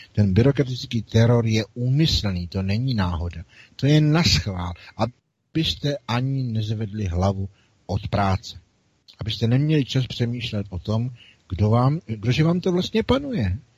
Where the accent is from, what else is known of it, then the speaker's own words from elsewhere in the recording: Bohemia, Czechia; a já jsem Čech, ale vůbec mě to nevadí